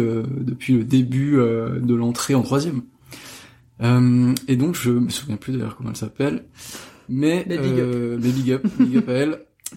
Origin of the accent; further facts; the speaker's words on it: Saint-Étienne, Auvergne-Rhône-Alpes, France; J'étais en troisième au collège, dans la région de Saint-Étienne, de là d'où je viens.